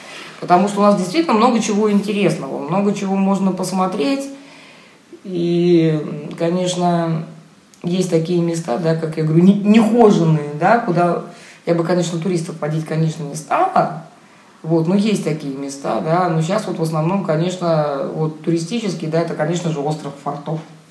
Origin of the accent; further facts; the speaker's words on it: Kronstadt, Saint Petersburg, Russia; вот я из Кронштадта.